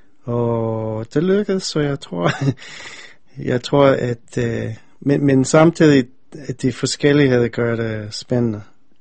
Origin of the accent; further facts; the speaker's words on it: United States; now in Denmark; da jeg voksede op i USA, så vi havde altid familie i Israel